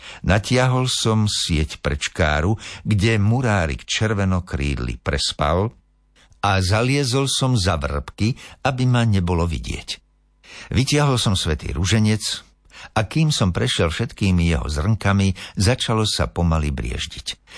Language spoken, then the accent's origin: Slovak; Liptovská Revúca, Žilina Region, Slovakia; v mojej rodnej dedine Liptovské Revúce.